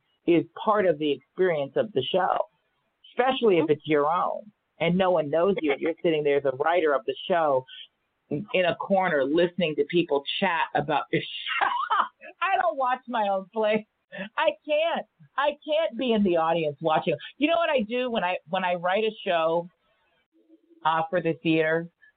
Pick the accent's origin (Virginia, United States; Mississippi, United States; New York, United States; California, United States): California, United States; Los Angeles; You know, I grew up here in Los Angeles, and I was the child of a Black and Irish dad, Filipino mother.